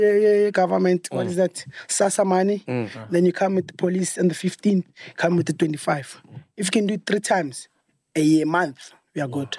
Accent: Tembisa, Gauteng, South Africa; I'm from Timbiso.

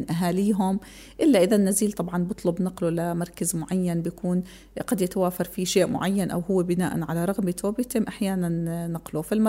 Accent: Jordan; عندنا في الأردن أيضا نوع آخر من نزلاء مراكز الإصلاح والتأهيل

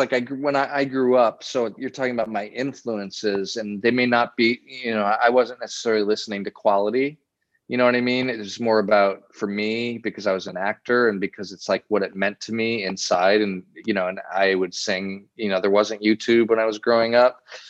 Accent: St. Louis, Missouri, United States; and, you know, I grew up in St. Louis

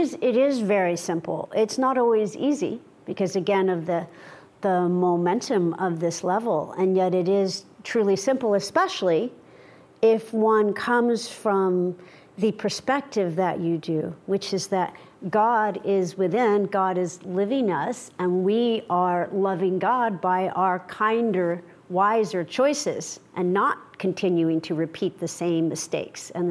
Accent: Indiana, United States; when I had this platinum blonde mother and this dark Indian father, and the Ku Klux Klan would bang on our windows in rural Indiana

